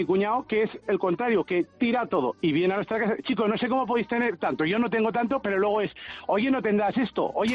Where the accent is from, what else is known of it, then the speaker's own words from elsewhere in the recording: Zaragoza, Aragon, Spain; Soy de aquí, de Zaragoza.